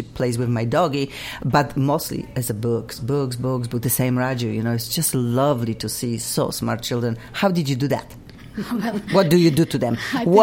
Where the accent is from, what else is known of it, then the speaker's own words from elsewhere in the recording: Poland; I'm from Poland, of course. I love to cook my Polish food.